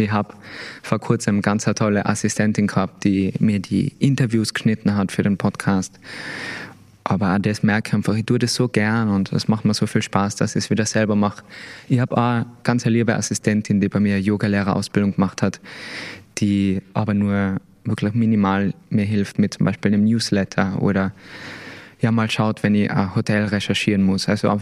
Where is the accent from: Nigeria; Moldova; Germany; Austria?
Austria; Tyrol; natürlich als Tiroler